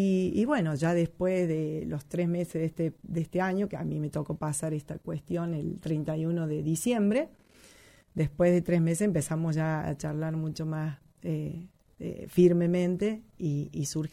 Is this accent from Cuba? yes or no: no; San Luis, Argentina; todos los sanluiseños somos solidarios, los argentinos.